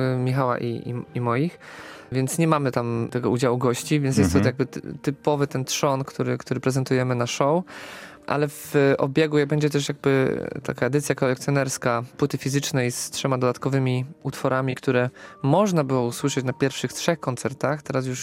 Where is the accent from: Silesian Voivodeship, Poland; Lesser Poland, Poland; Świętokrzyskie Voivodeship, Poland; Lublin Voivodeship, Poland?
Silesian Voivodeship, Poland; Ja jestem Beskid Śląski, jestem Ślązak